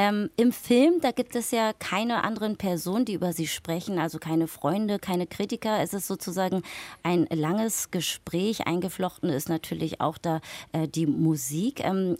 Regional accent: Berlin, Germany; ich als Berlinerin

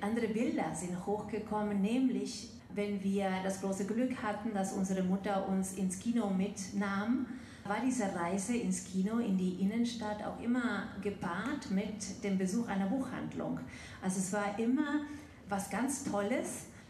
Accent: Argentina; Einen schönen guten Abend. Ich komme aus Argentinien.

